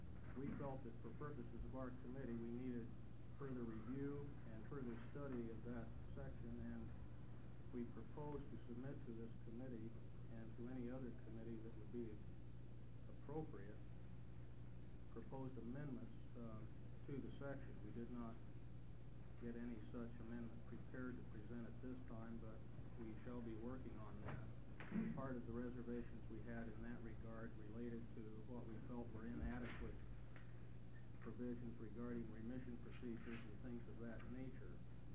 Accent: Eugene, Oregon, United States; I'm a lawyer from Eugene, Oregon

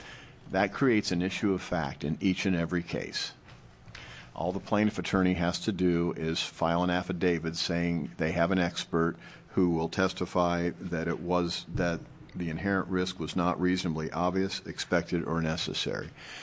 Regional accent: Bend, Oregon, United States; I'm an attorney from Bend, Oregon.

